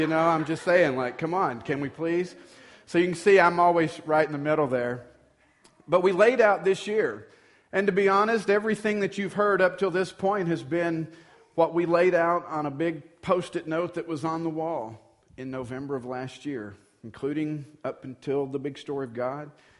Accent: the South, United States; also born or lived in Texarkana; even though I grew up in the South in the 80s

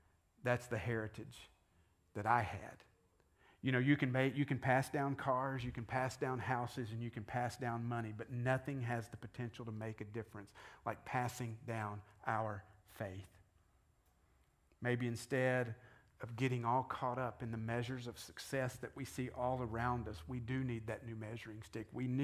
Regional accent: the South, United States; You gotta love Mamaw, that means we're from the South.

